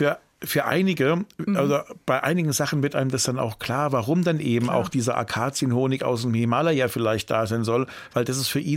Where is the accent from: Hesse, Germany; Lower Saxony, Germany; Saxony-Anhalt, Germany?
Hesse, Germany; Hanau; gerade Hanau auch, das ist meine Heimat, also Frankfurt, Hanau, das gehört irgendwie so zu mir